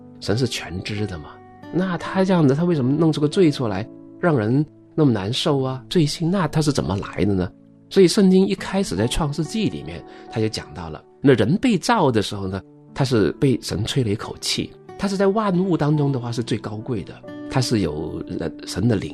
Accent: China; 特别是有一些华人或者是我们中国人呢，受一些儒家思想的影响

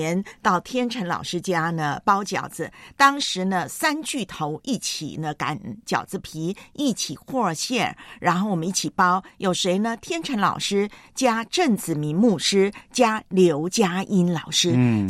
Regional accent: Taiwan; 我煮台湾我的家乡好菜给你

